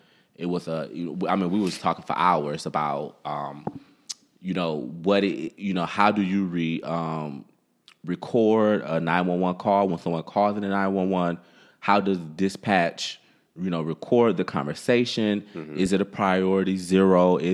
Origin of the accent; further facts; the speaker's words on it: Detroit, Michigan, United States; But when I think about growing up in Detroit, right, you know, mm-hmm. and that's one of our segments, growing up in Detroit, as you both know, Edmondson and I are both from Detroit.